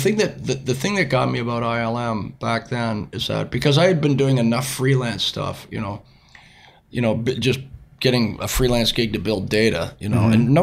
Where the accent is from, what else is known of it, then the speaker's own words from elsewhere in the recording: Toronto, Ontario, Canada; I'm from Toronto.